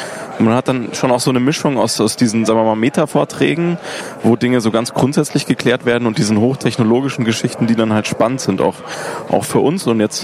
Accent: Munich, Bavaria, Germany; Wir kommen aus München.

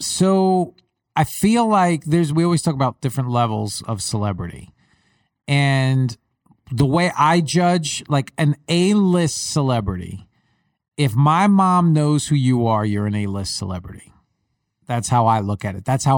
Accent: New York, United States; moved away; Island. I spoke like that at one time, but I got out of Long Island early enough to where you only hear my accent certain words.

